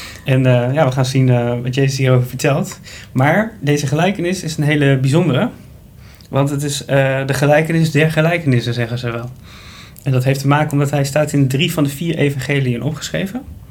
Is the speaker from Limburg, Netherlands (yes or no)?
no; Groningen, Netherlands; Ik kom uit Groningen, zoals ik al eerder heb gezegd. En vroeger hadden wij altijd achter het huis een tuin, een groentetuin met groenten waar we daar verbouwden.